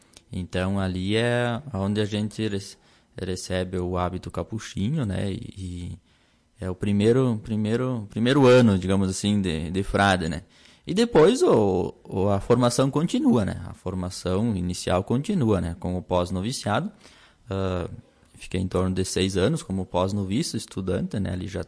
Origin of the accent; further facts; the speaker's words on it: Marau, Rio Grande do Sul, Brazil; Eu sou natural de Marau, né? Aqui bem próximo, aqui de Lagoa Vermelha, né? Mas eu estava em Porto Alegre antes de vir para Lagoa Vermelha.